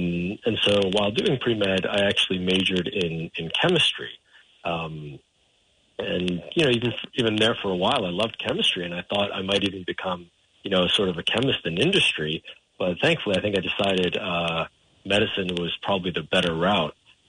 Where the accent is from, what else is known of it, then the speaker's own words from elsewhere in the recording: Yonkers, New York, United States; Yeah, I am a local guy. I grew up in Yonkers. I went through the school system there